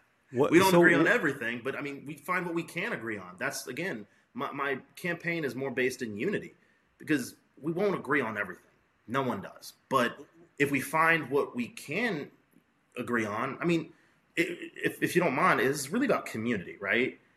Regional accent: Texas, United States; I can only say that me as a Texan and as a hardworking man, I know that hard work paid off because I stayed local.

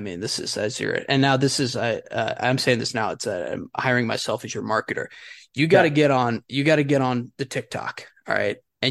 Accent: Colorado, United States; so I'm not from Iowa originally, I'm from Colorado.

